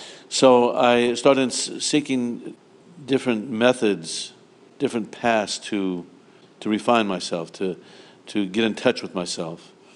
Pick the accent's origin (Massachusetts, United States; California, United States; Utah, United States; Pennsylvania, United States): California, United States; Oakland; I grew up in Oakland, California, the son of a pawnbroker.